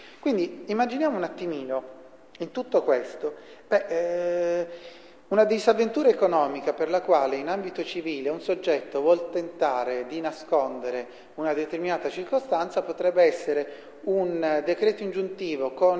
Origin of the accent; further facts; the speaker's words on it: Bari, Apulia, Italy; Lecce è un paese vicino alla mia città, io vengo da Bari